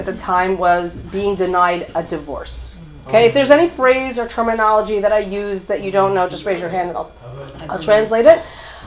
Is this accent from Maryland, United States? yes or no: no; Lakewood, New Jersey, United States; born there; I was born in Lakewood, New Jersey.